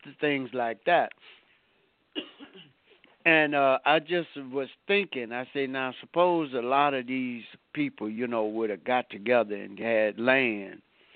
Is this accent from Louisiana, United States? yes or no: yes; Louisiana, United States; When I was coming up, well, then I'm from Louisiana.